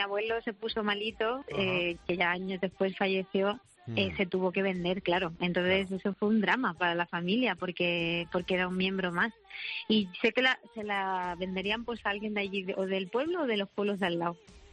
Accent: Letur, Castilla-La Mancha, Spain; born or raised there

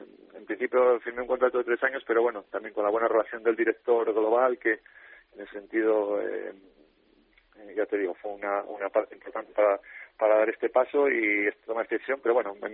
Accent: Asturias, Spain; also born or lived in Málaga; yo soy de Asturias y encima he vivido y ahora estaba trabajando en Málaga

